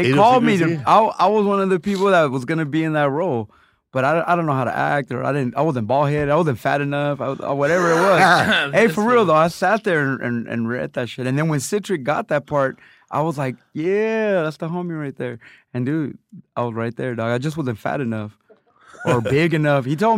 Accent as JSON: {"language": "English", "town": "Los Angeles", "region": "California", "country": "United States", "tie": "born or raised there", "said": "But I really grew up, that's where I was born, but I really grew up in Mid-City on La Brea and Washington."}